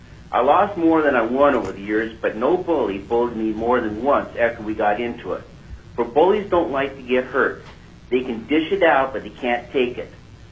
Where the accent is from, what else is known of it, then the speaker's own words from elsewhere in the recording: Lazy Mountain, Alaska, United States; I'm from Lazy Mountain, Palmer area, and I'm speaking for myself.